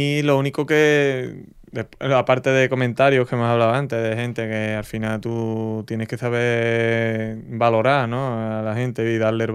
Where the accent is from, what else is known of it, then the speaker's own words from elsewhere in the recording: Torrecera, Andalusia, Spain; now in Paterna, Spain; yo me crié en Torrecera porque mi padre es de Torrecera, mi madre de Paterna y al final terminaron viviendo en Torrecera. Entonces yo me crié en Torrecera y yo hasta hace 2 años vivía en Torrecera, ¿no? ¿Y aparte ahora, que estaba viviendo fuera por los estudios